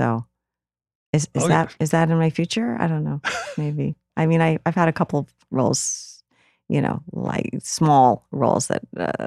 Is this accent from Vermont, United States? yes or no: yes; Rutland, Vermont, United States; And I lived the farthest away from the downtown area where I grew up in Rutland, Vermont.